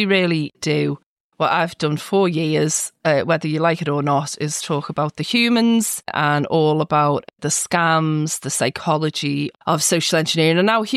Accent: Liverpool, North West England, United Kingdom; Well, I'm from Liverpool

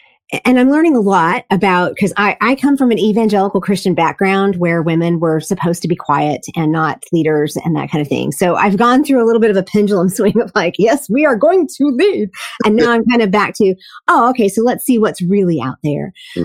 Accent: Gary, Indiana, United States; how was it growing up in Gary, Indiana?

